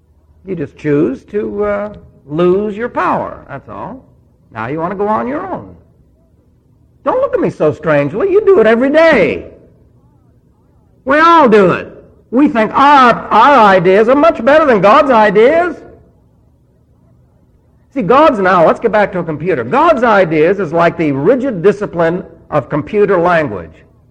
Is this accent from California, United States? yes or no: no; New York, United States; And of course, I was raised in New York, so that was common.